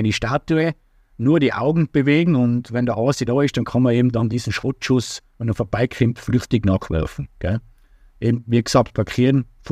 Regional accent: Scharnitz, Tyrol, Austria; wo ich herkomme aus Scharnitz im Hochgebirge

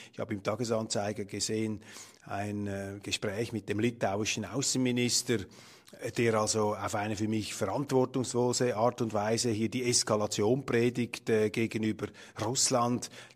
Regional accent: Switzerland; also nicht bei uns in der Weltwoche, aber bei uns in der Schweiz, bei uns haben sie das Gegenteil gelesen

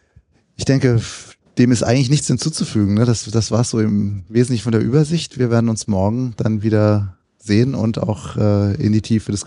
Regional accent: Bavaria, Germany; ich komme aus Unterfranken

